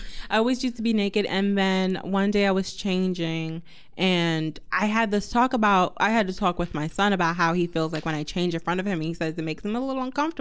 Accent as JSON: {"language": "English", "town": "Queens", "region": "New York", "country": "United States", "tie": "born or raised there", "also_born_or_lived": "Bronx", "said": "I was born in the Bronx, but I lived in Queens my whole life."}